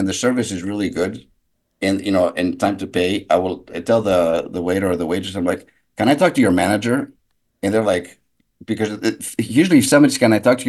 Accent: Galaxidi, Central Greece, Greece; My happy place is my hometown in Greece called Galaxidi

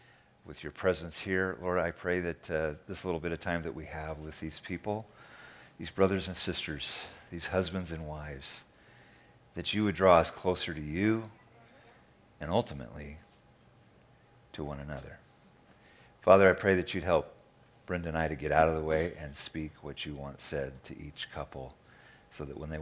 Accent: Vancouver, Washington, United States; we're from the Northwest. It did not rain, so I'm really happy about that and such. But we live in a little town called Vancouver, Washington, which is kind of seated next to Portland, Oregon.

